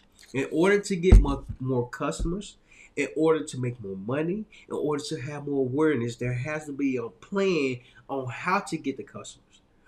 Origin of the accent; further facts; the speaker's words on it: India; English is a second language; Sir, I'm from India.